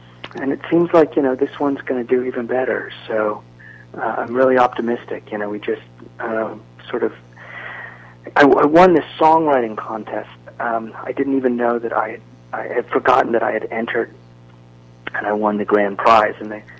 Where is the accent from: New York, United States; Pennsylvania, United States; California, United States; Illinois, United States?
Pennsylvania, United States; Philadelphia; also born or lived in Bryn Mawr; No, I'm from Philadelphia originally.